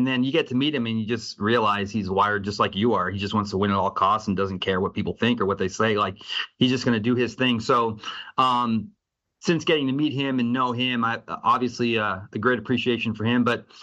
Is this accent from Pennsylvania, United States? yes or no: yes; Pennsylvania, United States; I'm from Pennsylvania originally. He still lives back in PA.